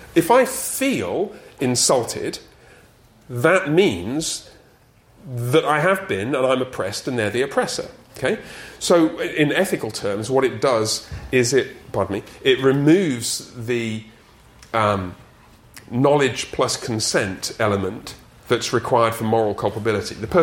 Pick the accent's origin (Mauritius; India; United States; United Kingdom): United Kingdom; England; you know I'm from England, correct? England, not Australia.